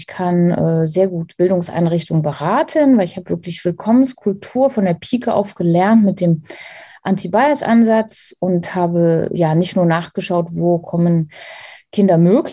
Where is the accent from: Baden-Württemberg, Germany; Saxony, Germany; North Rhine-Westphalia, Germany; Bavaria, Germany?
Saxony, Germany; born there; Ich bin hier in Sachsen geboren, im Erzgebirge, und bin aber schon auch ein bisschen durch die Welt gegangen